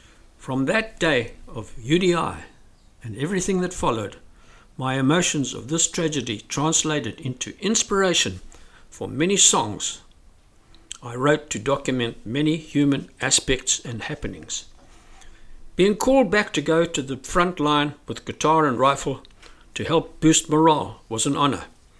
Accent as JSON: {"language": "English", "country": "Zambia", "tie": "born there", "said": "I was born in Northern Rhodesia"}